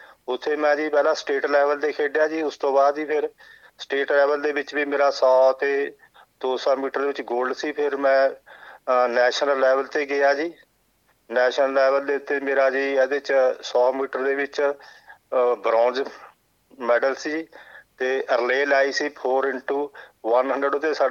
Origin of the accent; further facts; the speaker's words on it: Thaska, Punjab, India; ਮੈਂ ਜੀ ਪੰਜਾਬ ਦੇ ਵਿੱਚ, ਸਾਡਾ ਪਿੰਡ ਠਾਸਕਾ, ਤਹਿਸੀਲ ਤੇ ਡਿਸਟ੍ਰਿਕਟ ਮੋਹਾਲੀ ਹੈ ਜੀ।